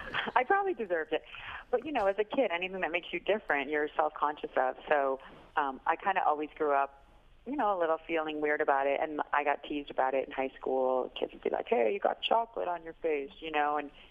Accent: DeKalb, Illinois, United States; I am. I'm from DeKalb, which is about 60 miles straight west.

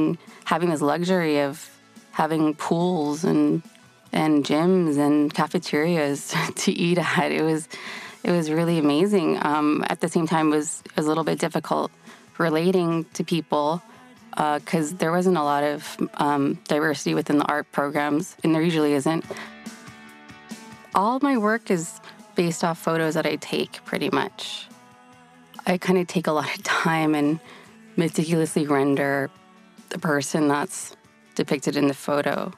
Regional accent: San Francisco, California, United States; now in Los Angeles, United States; Born and raised, I was born in San Francisco General, and I lived there until I was 18 when I got into UCLA and moved down to LA.

